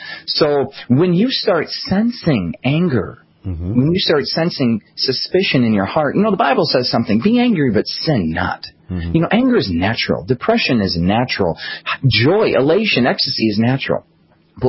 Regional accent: Georgia, United States; And I'm from Georgia. I live in Atlanta.

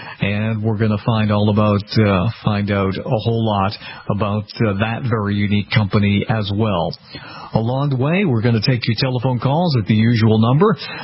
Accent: Needham, Massachusetts, United States; moved away as an adult; now in Florida, United States; I grew up in Needham, Massachusetts, and have spent 99% of my life in Massachusetts, presently living in Florida down here for a broadcasting project. But one of these days I'll be back in my home state for good

